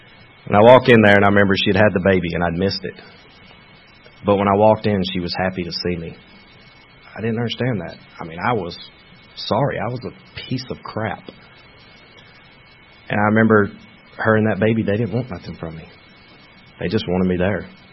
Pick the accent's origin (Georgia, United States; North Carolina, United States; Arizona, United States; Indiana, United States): Georgia, United States; no, I'm from Georgia. I don't want no help from you.